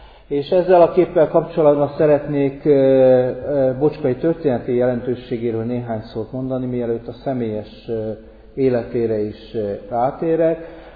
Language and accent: Hungarian; Hencida, Hajdú-Bihar, Hungary; én születésem szerint bihari vagyok, egy Hencida nevű faluban nőttem fel, és ez a falu szomszédos Nagykerekivel és Kismarjával